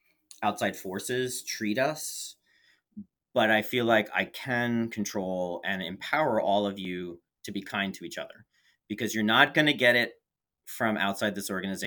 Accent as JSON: {"language": "English", "region": "New York", "country": "United States", "tie": "born or raised there", "also_born_or_lived": "San Francisco", "lives_now": "Portland, United States", "said": "Coming from originally from New York, I grew up in the New York metro area, and then spending 4 years living in San Francisco"}